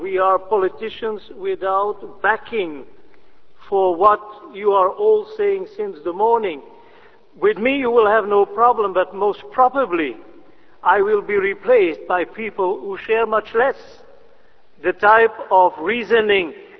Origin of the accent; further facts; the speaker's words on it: Belgium; I'm speaking from Belgium